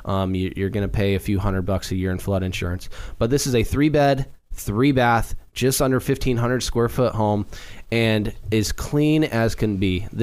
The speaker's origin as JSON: {"language": "English", "town": "Turner", "region": "Oregon", "country": "United States", "tie": "born or raised there", "said": "So the home I grew up in Turner, Oregon, was just listed and put back on the market."}